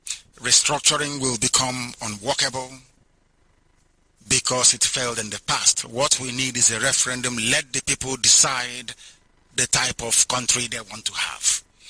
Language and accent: English; Nigeria; If I go to drink beer, you say I'm a Nigerian, but I cannot go to Kano to drink beer openly.